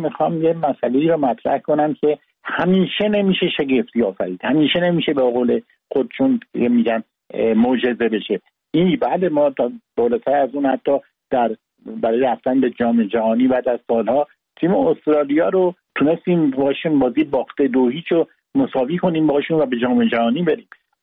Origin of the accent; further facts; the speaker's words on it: Iran; چون وطنم رو دوست دارم ایران برنده بشه بدون شک